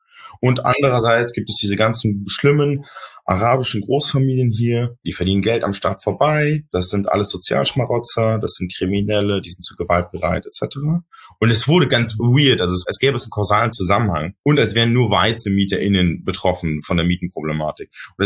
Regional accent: Berlin, Germany; Ich bin ja in Neukölln groß geworden

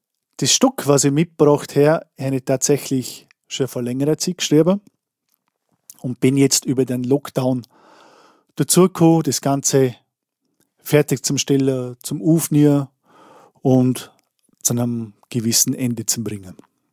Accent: Andelsbuch, Vorarlberg, Austria; Ich komme aus Andersburg im Bregenzer Wald in Vorarlberg

